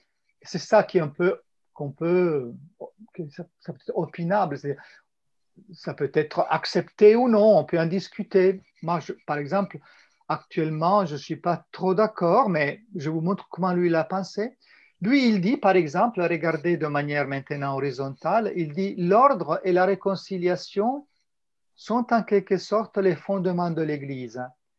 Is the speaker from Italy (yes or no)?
yes; Italy; Je suis italien, donc je suis un peu chauvin